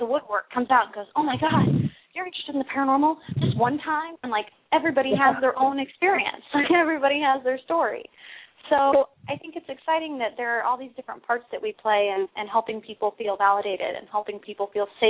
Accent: Kansas City, Missouri, United States; now in Minnesota, United States; And, well, I grew up in Kansas City, Missouri, and I moved to Minnesota about 3.5 years ago.

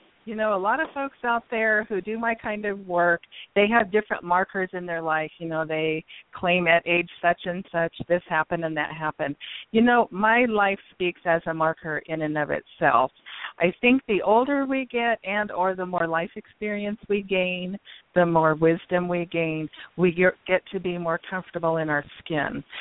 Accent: Washington, United States; And here in Washington State, I returned back to my home state a year and a half ago

